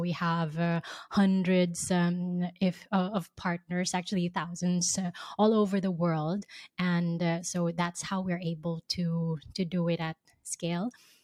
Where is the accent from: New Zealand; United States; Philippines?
Philippines; my co-founders and I, we come from the Philippines. And in our island, in our beautiful island